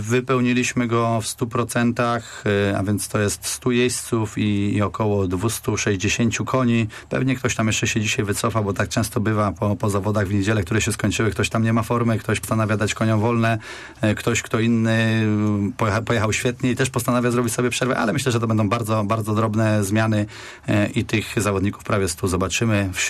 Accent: Iwno, Greater Poland Voivodeship, Poland; No, Iwna to ma olbrzymią tradycję. Ja zresztą stamtąd pochodzę i bardzo się z tego szczycę.

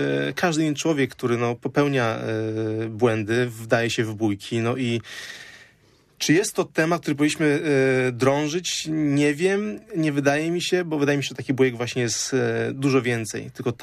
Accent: Pomeranian Voivodeship, Poland; pochodzę z miasta akurat, które jest bardzo turystyczne, z Trójmiasta. Mieszkałem na granicy Sopotu z Gdańskiem.

